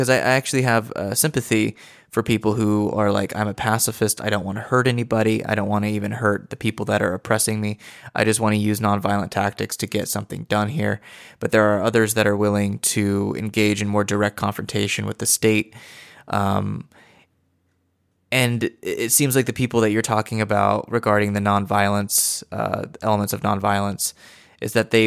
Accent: United States; because I'm an American here in the United States

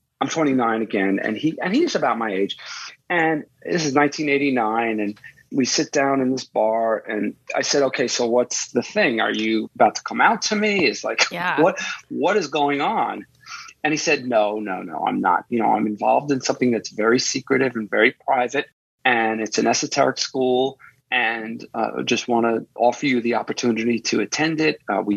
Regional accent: New York, United States; I'm a New Yorker.

